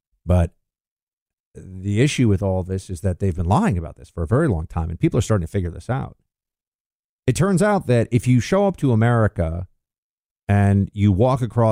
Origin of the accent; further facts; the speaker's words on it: New York, United States; Look, I grew up in New York. Central Park has a special resonance with me.